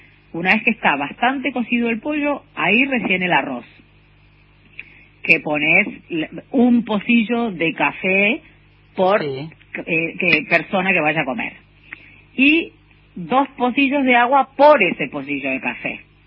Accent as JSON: {"language": "Spanish", "region": "Salta", "country": "Argentina", "tie": "born or raised there", "said": "saludo para Salta, que es mi provincia natal."}